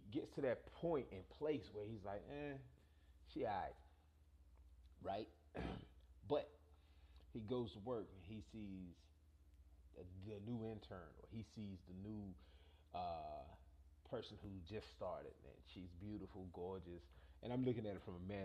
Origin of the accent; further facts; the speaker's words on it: North Carolina, United States; we was traveling from Wilmington, North Carolina. We was going back home across the bridge. I'm from Brunswick County.